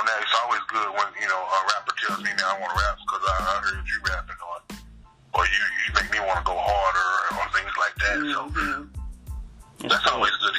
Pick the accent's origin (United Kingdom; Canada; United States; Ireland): United States; Pittsburgh, Pennsylvania; Well, I'm from Pittsburgh, so I had to have some hot links. Pittsburgh hot links are like a staple where I'm from